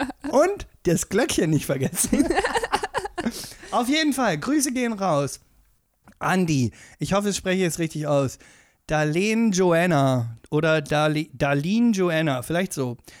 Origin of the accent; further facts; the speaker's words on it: Motzen, Brandenburg, Germany; Ja, ich komme aus Motzen.